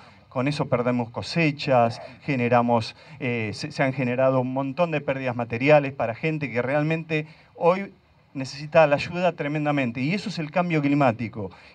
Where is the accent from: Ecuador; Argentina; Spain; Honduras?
Argentina; el comenzar a forestar es uno de los pasos más importantes que nosotros podemos hacer como argentinos